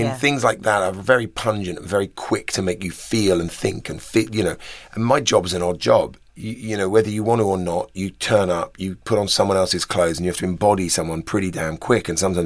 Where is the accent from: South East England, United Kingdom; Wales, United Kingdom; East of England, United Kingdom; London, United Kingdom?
London, United Kingdom; My dad's from the south of England, so and I grew up in quite what would I call it? I don't know. There was quite a strong southeast London accent, which I kind of tried to hide